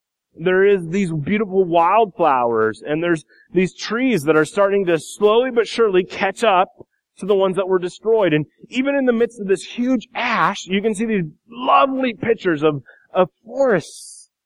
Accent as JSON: {"language": "English", "region": "Iowa", "country": "United States", "tie": "born or raised there", "said": "I didn't live in the Pacific Northwest. I grew up in Iowa, and I don't even remember Mount St. Helens."}